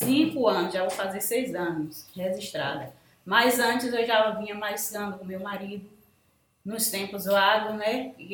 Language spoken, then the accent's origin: Portuguese; São Félix, Bahia, Brazil; born there; Eu sou nascida aqui em São Félix, sou membro de uma família que já vem com essa descendência de pescadores.